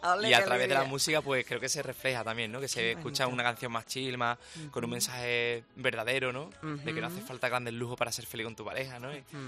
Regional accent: Huelva, Andalusia, Spain; Vengo del flamenco, soy de Huelva, soy sureño, y abro la boca y se me nota, ¿no?

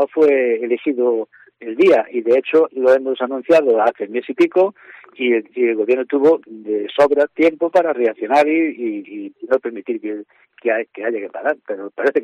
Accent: Galicia, Spain; Yo como gallego y como representante de los transportistas

